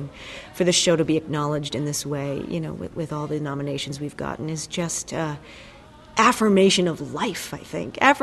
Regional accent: New York City, New York, United States; I've got to admit, I grew up in New York City. I went to Broadway as a kid.

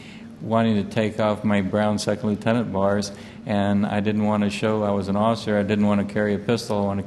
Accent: Seguin, Texas, United States; now in Da Nang, Vietnam; I'm from Seguin, Texas. I went to Texas A&M University.

